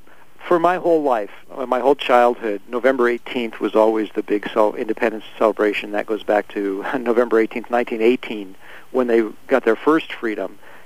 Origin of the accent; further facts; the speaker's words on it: Omaha, Nebraska, United States; born and raised in Omaha, Nebraska. I grew up in the Latvian, that's fine, in the Latvian Lutheran Church in Omaha, Nebraska, a very active congregation, and both my parents came from Riga. My mom was born in Riga